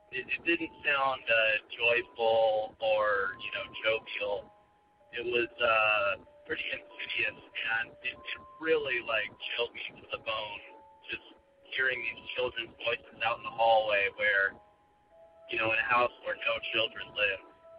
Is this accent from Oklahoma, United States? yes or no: no; California, United States; I'm from Southern California.